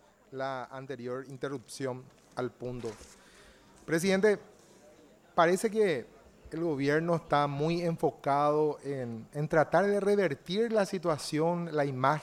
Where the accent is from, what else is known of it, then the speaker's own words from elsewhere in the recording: Central, Paraguay; yo soy del Departamento Central, vemos que hoy ha aumentado la cantidad de indigentes